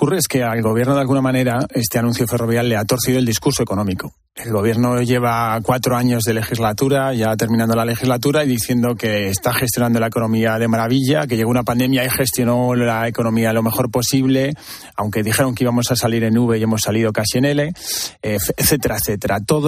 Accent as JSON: {"language": "Spanish", "country": "Spain", "said": "como español y ciudadano"}